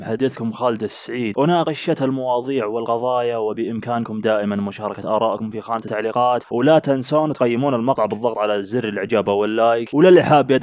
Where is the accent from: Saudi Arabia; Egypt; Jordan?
Saudi Arabia; ونبدأ بالمحلية عندنا في المملكة العربية السعودية